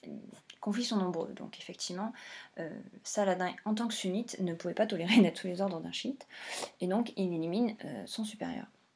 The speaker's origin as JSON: {"language": "French", "country": "France", "said": "je suis française"}